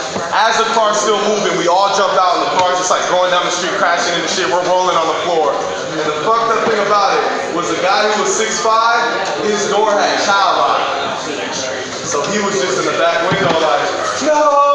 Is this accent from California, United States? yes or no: yes; San Francisco, California, United States; That's the shit I'm talking about. I'm from Frisco, okay?